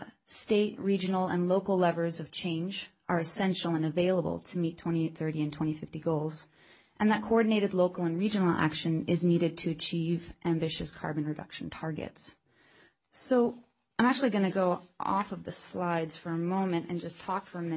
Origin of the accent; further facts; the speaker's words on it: California, United States; I'm from the San Joaquin Valley.